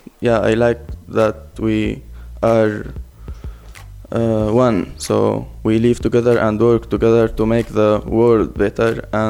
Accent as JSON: {"language": "English", "country": "Syria", "second_language": "English", "lives_now": "Netherlands", "said": "I am 21. And I came from Syria. I live in the Netherlands. I am there like 3 years and half year long."}